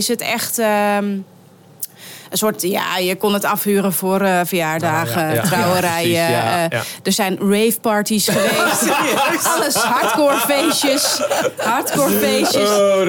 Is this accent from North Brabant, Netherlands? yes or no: no; Utrecht, Netherlands; Maar ik kom zelf uit Utrecht